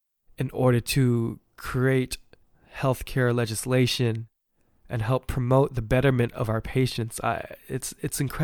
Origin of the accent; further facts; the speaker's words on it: California, United States; You know, I'm from the Bay Area, and in the Bay Area, they pay nurses a lot.